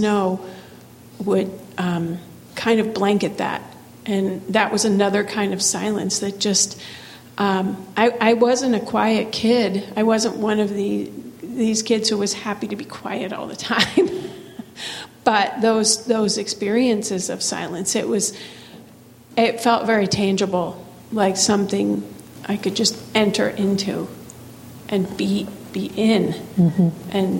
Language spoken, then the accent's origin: English; Midwest, United States; So I grew up in the Midwest, and in fall and spring there were tornadoes.